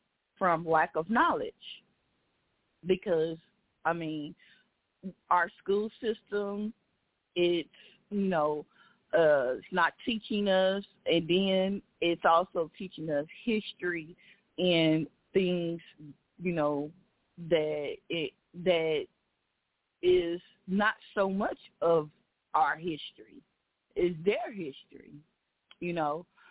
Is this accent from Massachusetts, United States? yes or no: no; Dallas, Texas, United States; I grew up in South Dallas, Texas.